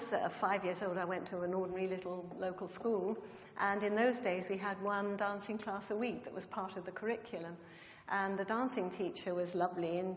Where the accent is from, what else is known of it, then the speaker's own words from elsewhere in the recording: Liverpool, North West England, United Kingdom; I came from the wrong side of the Pennines because I came from Liverpool. I came from the Wirral.